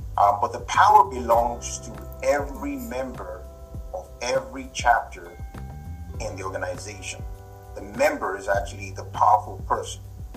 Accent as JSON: {"language": "English", "country": "Nigeria", "lives_now": "United States", "said": "I've been in America for 15 years. I've done this, I've done this as a Nigerian."}